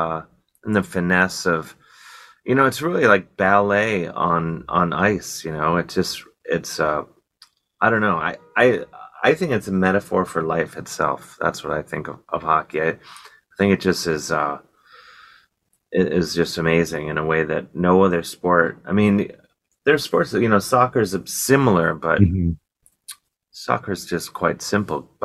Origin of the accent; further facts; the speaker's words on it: Cleveland, Ohio, United States; Football, I pretend, you know, that especially growing up in Cleveland, it's like you had to show up to school on Monday knowing the score of the Browns game and what happened.